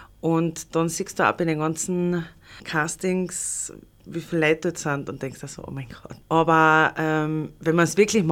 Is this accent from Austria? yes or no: yes; Carinthia, Austria; first language sl; ich bin Kärntner Slowenin, wir sind in Kärnten eine Volksgruppe und ich bin slowenisch aufgewachsen und man kennt sich, alle kennen sich.